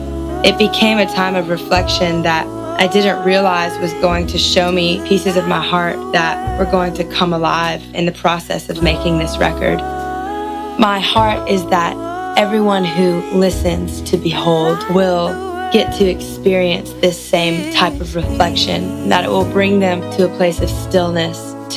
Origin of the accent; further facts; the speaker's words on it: Louisiana, United States; I grew up in South Louisiana, and those sounds are very prevalent in our culture.